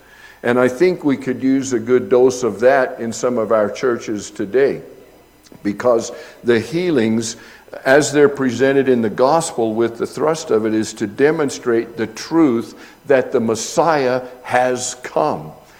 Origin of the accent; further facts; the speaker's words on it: Leadville, Colorado, United States; I was confronted with several people in my history, the church I grew up in Leadville